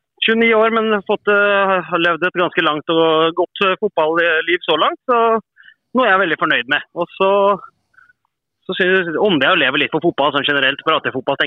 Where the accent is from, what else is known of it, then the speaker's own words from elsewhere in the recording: Sarpsborg, Østfold, Norway; Jeg er fotballspiller opprinnelig fra Sarpsborg